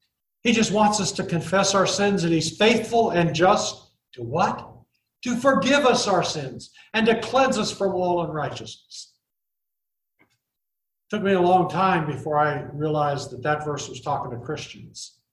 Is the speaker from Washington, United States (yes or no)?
yes; Seattle, Washington, United States; See, I grew up in Seattle. The old Seattle. Not the one you hear about on the news now. But I grew up in Seattle when the big ships came in.